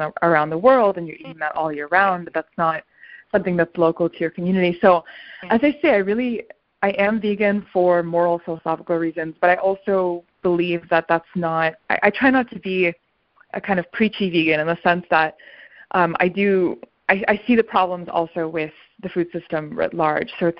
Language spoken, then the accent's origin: English; Toronto, Ontario, Canada; also born or lived in Boston / Paris / Tel Aviv; I grew up in Toronto. I've lived in Boston. I've lived in Paris. I've lived in Tel Aviv.